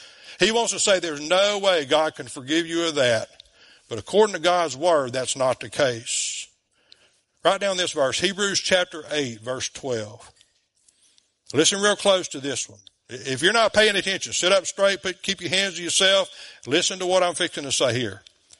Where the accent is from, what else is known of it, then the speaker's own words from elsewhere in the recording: DeQuincy, Louisiana, United States; I'm from DeQuincy. Even I can figure that one out.